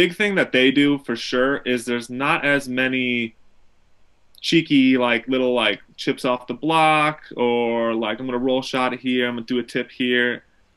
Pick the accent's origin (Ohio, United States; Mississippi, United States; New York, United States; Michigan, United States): Michigan, United States; also born or lived in Minnesota; I was born in Michigan, but for some reason, growing up as a kid, since we would always go to like see family in Minnesota, I would tell everybody I was born in Minnesota